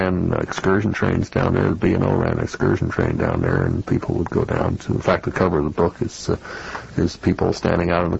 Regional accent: St. Louis, Missouri, United States; But I grew up in St. Louis, Missouri, and around the Mississippi, Illinois, and Missouri rivers there.

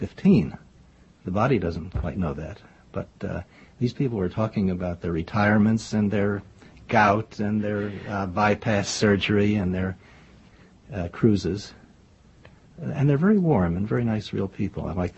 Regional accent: Bethlehem, Pennsylvania, United States; now in New York City, United States; I was born in Bucks County, Pennsylvania. My father was a country doctor, the only doctor Springtown ever had. And we soon moved to Bethlehem. And I was raised there and went through high school and Lehigh University.

